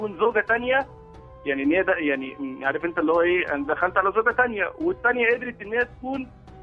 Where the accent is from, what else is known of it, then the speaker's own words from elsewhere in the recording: Egypt; انا هاخد احنا كرجاله مصري يعني